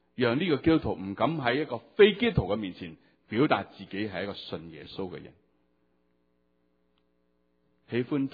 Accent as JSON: {"language": "Cantonese", "country": "Hong Kong", "said": "今日我哋呢班嘅香港人嚟到呢度，我哋仲保持咗好多 Hong Kong style， 讲飲讲食讲享受"}